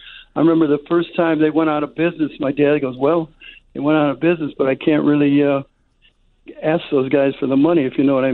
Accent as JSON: {"language": "English", "town": "Highland Park", "region": "Illinois", "country": "United States", "tie": "born or raised there", "also_born_or_lived": "Chicago", "moved": "as an adult", "lives_now": "California, United States", "said": "Yeah, I was born in Chicago, but I grew up in Highland Park, Illinois. Pretty much as soon as I was out of high school, early 60s, I was out in went out to California."}